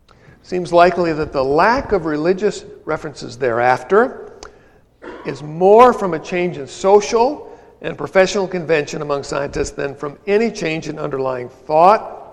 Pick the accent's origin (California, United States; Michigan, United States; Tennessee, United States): Michigan, United States; Grand Rapids; Growing up in the Midwest, something people do. And the church that I grew up in was really a good one. Grace Episcopal Church in Grand Rapids, Michigan.